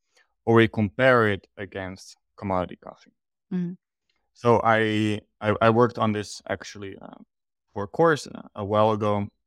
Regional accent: Netherlands; I'm from the Netherlands originally

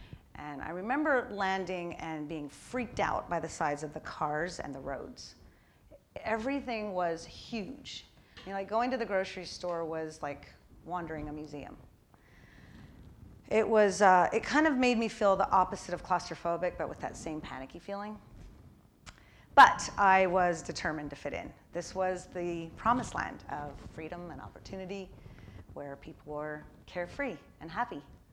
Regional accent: United States; So, needless to say, no one was buying that I was from America.

